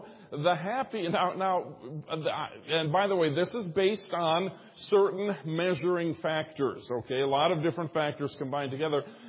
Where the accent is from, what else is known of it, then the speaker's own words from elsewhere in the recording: Minnesota, United States; The second happiest, my home state of Minnesota. Minnesota.